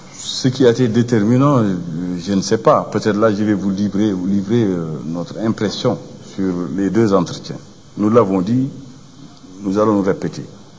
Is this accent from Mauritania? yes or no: yes; Mauritania; Nous sommes des Mauritaniens.